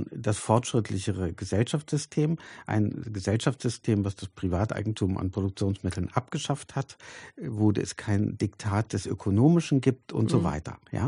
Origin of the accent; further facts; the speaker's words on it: East Germany, Germany; ich bin ja aufgewachsen in der Krisenzeit der DDR, also in den 80er Jahren oder in der Niedergangsphase.